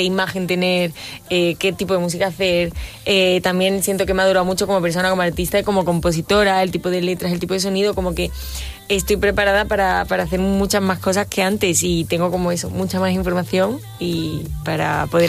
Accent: Cádiz, Andalusia, Spain; Y yo soy de Cádiz

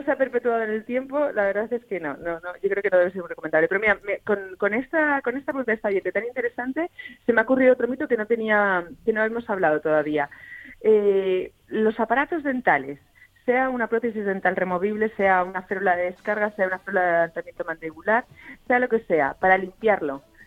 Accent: Teruel, Aragon, Spain; Yo que soy de Teruel, ese

